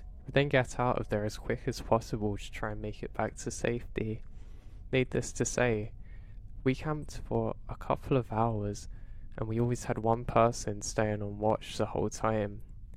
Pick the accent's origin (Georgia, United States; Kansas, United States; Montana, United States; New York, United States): Montana, United States; I drove all the way from Louisiana to my hometown in Montana without incident.